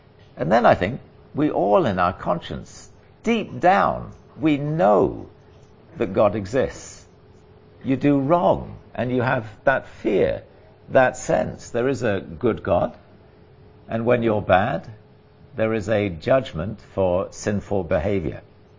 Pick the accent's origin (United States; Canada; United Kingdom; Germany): United Kingdom; England; also born or lived in China; I came from England, and to me, I lived in China a couple of years, and I felt there was a lot of similarity.